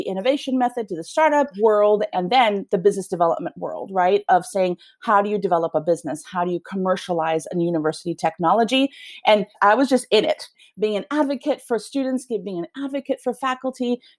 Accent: Venezuela; myself as a Latina, I'm originally from Venezuela and Italian.

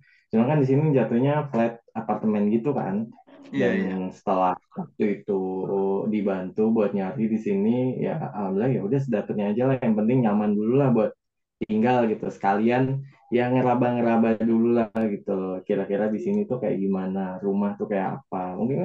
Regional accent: Indonesia; hampir mirip-mirip sama kota asal aku di Indo

